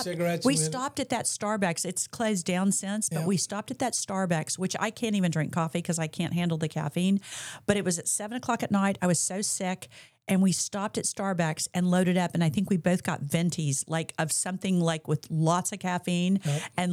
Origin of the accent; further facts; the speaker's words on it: Arkansas, United States; born there; I was born in Arkansas, so I felt like it was my, kindred town.